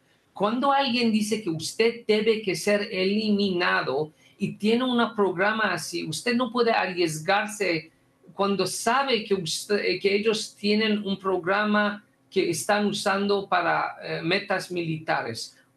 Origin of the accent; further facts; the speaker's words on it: Iran; born there; Spanish is a second language; incluido a Irán, donde yo nací.